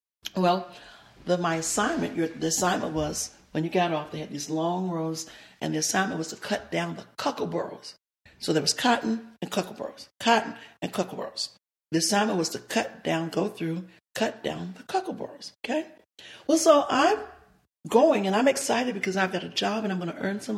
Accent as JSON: {"language": "English", "region": "the South", "country": "United States", "tie": "born or raised there", "said": "one of the things growing up in the South that I always yearned and always desired was to have a daddy."}